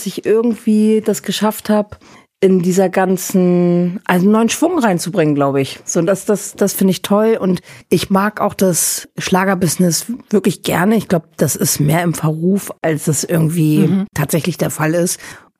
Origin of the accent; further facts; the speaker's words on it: Northern Germany, Germany; Ja, und dann bin ich in Norddeutschland aufgewachsen.